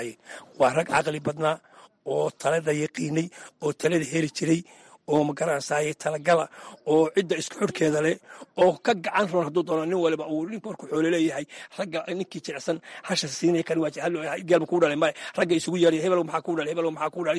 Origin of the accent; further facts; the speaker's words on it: Buuhoodle, Togdheer, Somalia; waxaan ku dhashay magaalada Buuxoodle